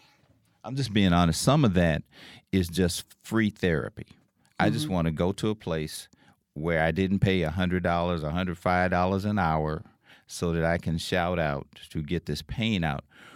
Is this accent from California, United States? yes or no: no; Louisiana, United States; Okay, I grew up in South Louisiana.